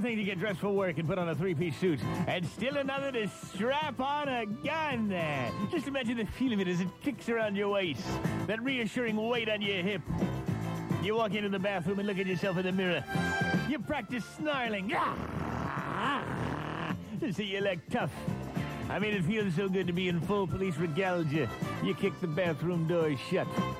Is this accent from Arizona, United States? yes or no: no; Bronx, New York, United States; Growing up in the Bronx, we had no Dutch doors.